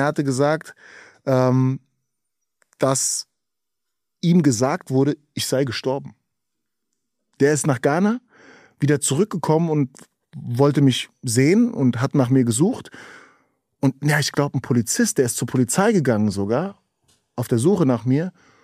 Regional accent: Berlin, Germany; born there; ich bin auch aus Berlin, verdrehen sie die Augen. Das ist nicht Berlin. Gut, dann heißt es halt Spandau, da bin ich auf die Welt gekommen.

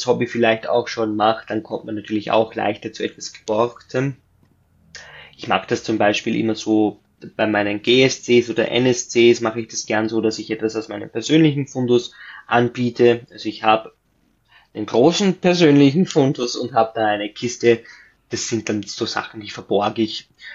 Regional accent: Austria; also es gibt kleinere Händler, aber tatsächlich auch bei uns in Österreich

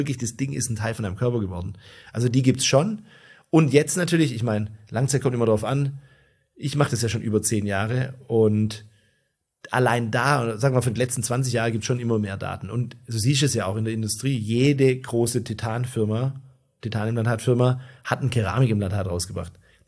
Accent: Tübingen, Baden-Württemberg, Germany; die ersten Implantate hier aus meiner Heimatstadt Tübingen

